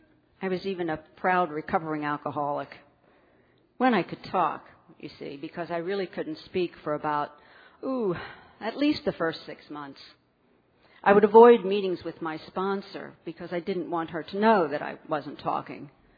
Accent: Philadelphia, Pennsylvania, United States; Where I came from, there were at least 150 people on my city block. I came from Philadelphia.

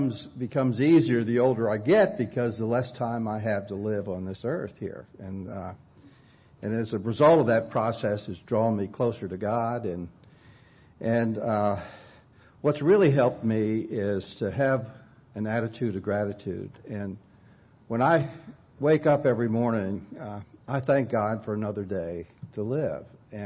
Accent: Atlanta, Georgia, United States; I'm from the Atlanta area.

